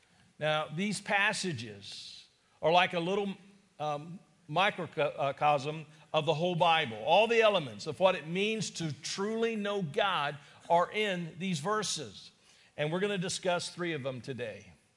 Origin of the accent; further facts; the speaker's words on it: the South, United States; I'm from the South, and I know it's when you say you're a Southern, it's not talking about direction